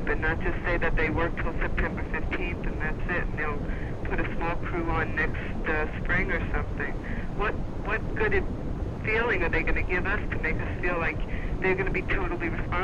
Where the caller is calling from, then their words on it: Juneau, Alaska, United States; I'm calling from Juneau.